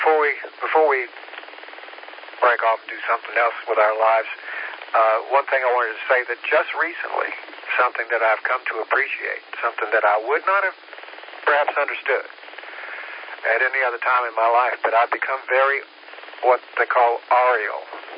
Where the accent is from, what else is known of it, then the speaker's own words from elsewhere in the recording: Tennessee, United States; There's a Greenville in Tennessee. I'm originally from Tennessee.